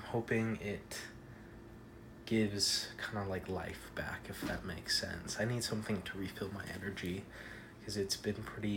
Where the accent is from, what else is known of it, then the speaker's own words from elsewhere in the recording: United States; If you're new here, I'm American, unfortunately